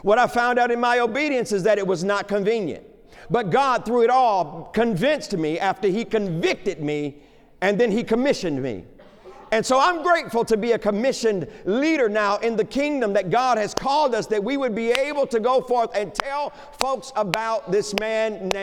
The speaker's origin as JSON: {"language": "English", "town": "Detroit", "region": "Michigan", "country": "United States", "said": "Now, come on, I'm from Detroit."}